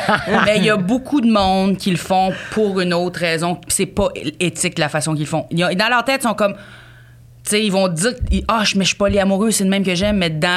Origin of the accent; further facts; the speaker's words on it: Grand Falls, New Brunswick, Canada; Ben, je viens de Grand-Sault, Nouveau-Brunswick